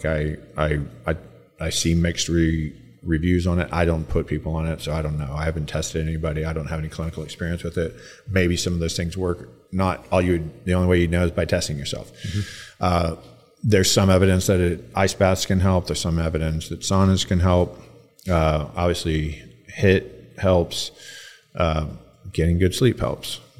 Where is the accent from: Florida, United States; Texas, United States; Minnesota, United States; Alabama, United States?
Texas, United States; And we're from Texas, man.